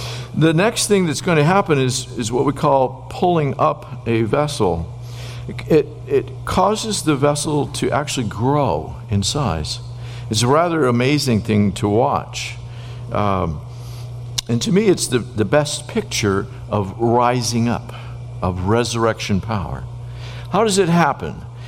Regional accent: Northeast, United States; I come from the Northeast. We go, you betcha.

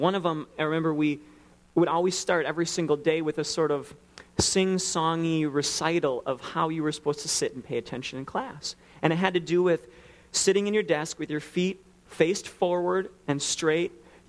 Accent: Twin Cities, Minnesota, United States; I grew up in the Twin Cities and went to a conservative Baptist church.

